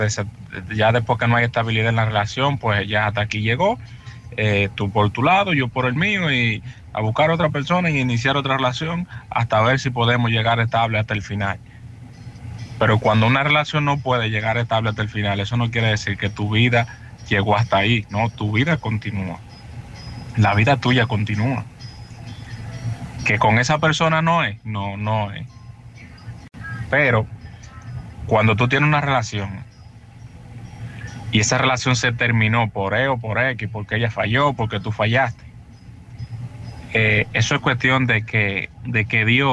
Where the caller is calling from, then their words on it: Santiago, Dominican Republic; Soy dominicano … desde aquí de Santiago.